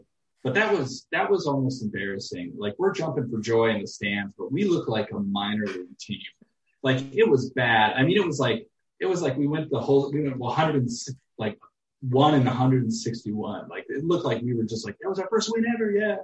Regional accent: Midwest, United States; it's just because we're both from the Midwest and we focus on the AL Central majority of the time.

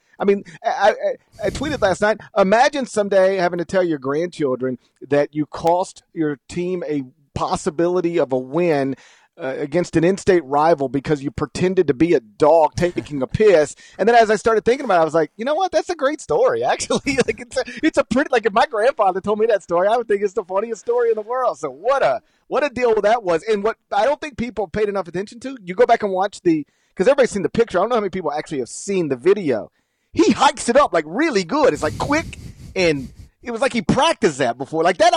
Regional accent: Mississippi, United States; And I grew up in Mississippi. I still live in Mississippi.

